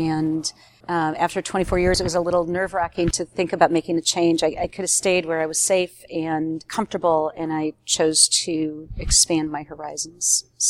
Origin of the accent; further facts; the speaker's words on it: South Dakota, United States; now in Denver, United States; I live in Denver. I've lived there for 35 years. I grew up in South Dakota. It's a great place to be from.